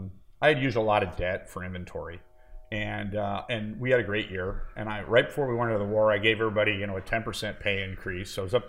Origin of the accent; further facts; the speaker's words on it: Berkeley, California, United States; I come from Berkeley in California.